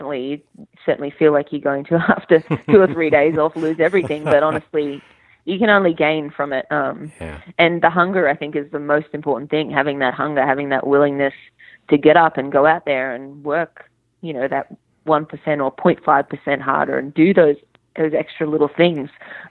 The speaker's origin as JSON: {"language": "English", "country": "Australia", "said": "And I needed to make sure I split the year up, especially, you know, being Australian."}